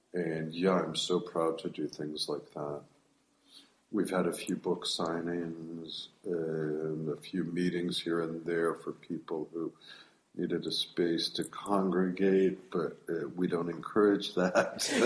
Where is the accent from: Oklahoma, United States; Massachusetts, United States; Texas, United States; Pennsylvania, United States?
Massachusetts, United States; Williamstown; My parents always took me to museums, and I grew up in Williamstown. And in fact, I used to love going to the Clark and all of that as a kid